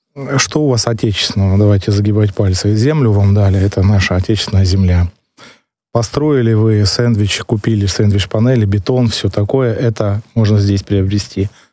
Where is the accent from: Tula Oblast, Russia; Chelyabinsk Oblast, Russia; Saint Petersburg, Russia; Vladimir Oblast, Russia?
Tula Oblast, Russia; Tula; Вот я из Тулы, знаете, у нас есть памятник левше, то есть человек, который когда-то подковал блоху.